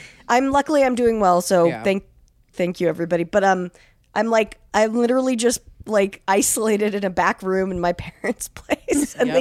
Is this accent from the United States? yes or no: yes; Salt Lake City, Utah, United States; also born or lived in California; I grew up in Salt Lake City. I was born in California, cool.